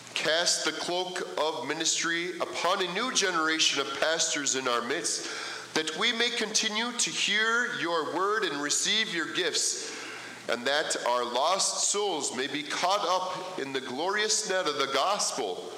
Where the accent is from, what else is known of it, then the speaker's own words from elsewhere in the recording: United States; I'm an American.